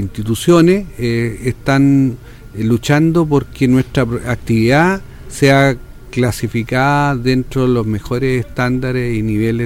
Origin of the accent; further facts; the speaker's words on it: Santiago, Santiago Metropolitan Region, Chile; now in San Fernando, Chile; Soy de Santiago, tengo la oficina allá, pero vivo en San Fernando.